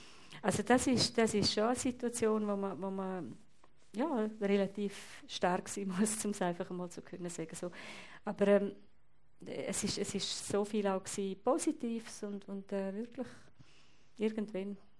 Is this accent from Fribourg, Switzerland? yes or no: no; Graubünden, Switzerland; Ich bin als Bündner ja auch gewöhnt, autonom zu sein und auch in den Bergen allein zu sein